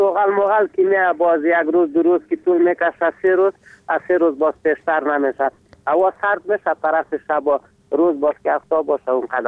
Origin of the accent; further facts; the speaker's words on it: Afghanistan; افغان هستم از اوربند.